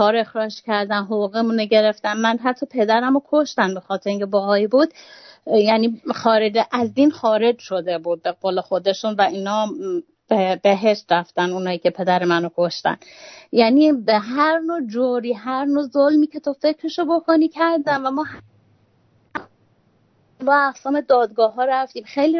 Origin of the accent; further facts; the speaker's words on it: Iran; در وهله اول ما ایرانی هستیم مثل تمام ایرانیای دیگه،